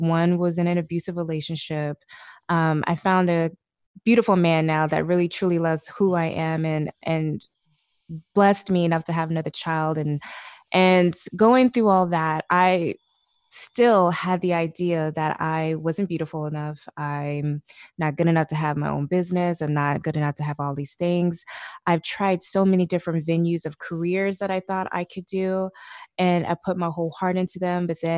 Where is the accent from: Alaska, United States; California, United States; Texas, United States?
Alaska, United States; So I grew up in Alaska, a small town